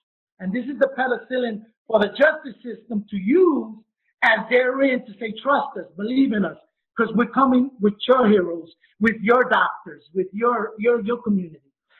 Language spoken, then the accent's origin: English; New York, United States; because I'm from New York, you become my credible messenger